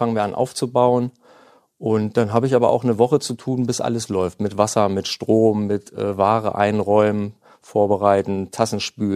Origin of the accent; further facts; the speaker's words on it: Peine, Lower Saxony, Germany; 51 Jahre, geboren in Peine. Also ein waschechter Peiner quasi